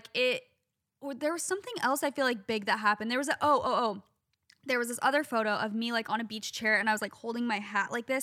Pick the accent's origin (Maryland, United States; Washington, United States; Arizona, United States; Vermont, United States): Arizona, United States; Phoenix; and because I'm from Phoenix, obviously.